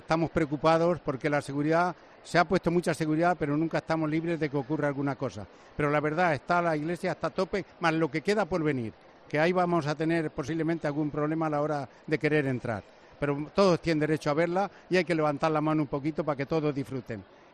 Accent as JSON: {"language": "Spanish", "town": "Madrid", "region": "Community of Madrid", "country": "Spain", "said": "Soy de Madrid, he estado de bombero en Madrid más de 30 años"}